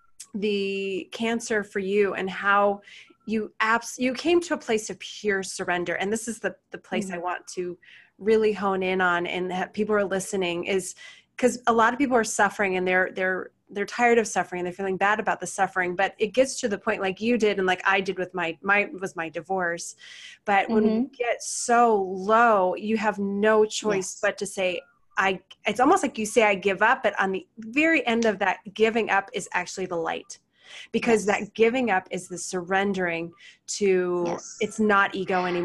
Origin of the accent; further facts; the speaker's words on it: Oregon, United States; you mentioned that you came to Oregon, my hometown, and saw Neil Donald Walsh